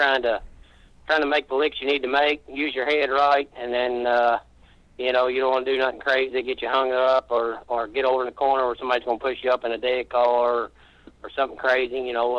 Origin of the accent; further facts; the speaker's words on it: Kentucky, United States; You know, I come from Kentucky by myself.